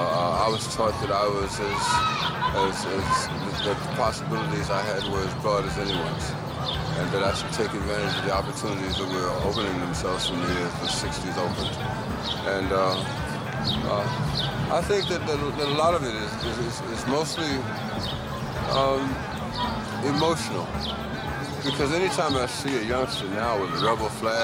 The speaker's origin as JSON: {"language": "English", "town": "Chicago", "region": "Illinois", "country": "United States", "tie": "born there", "said": "But I was born in Chicago, born in Providence Hospital. And lived there for a couple of years."}